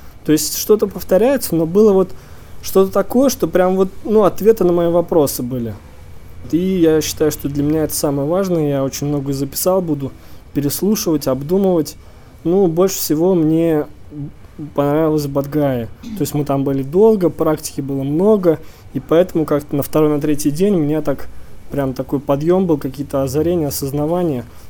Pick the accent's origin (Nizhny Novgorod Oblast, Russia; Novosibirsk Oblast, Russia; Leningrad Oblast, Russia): Nizhny Novgorod Oblast, Russia; Nizhny Novgorod; я из Нижнего Новгорода.